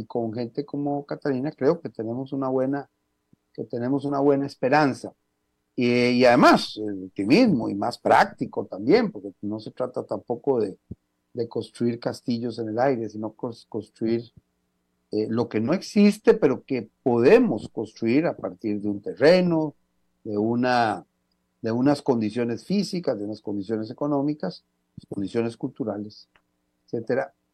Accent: Costa Rica; de saber que como ticos, sobre todo este mes que cumplimos el aniversario de nuestra independencia

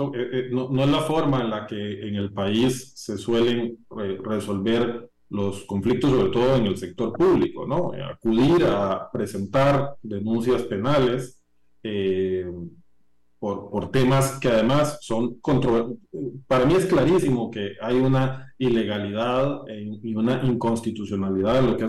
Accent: Costa Rica; Eso a mí, como costarricense, sinceramente, me defrauda y me preocupa

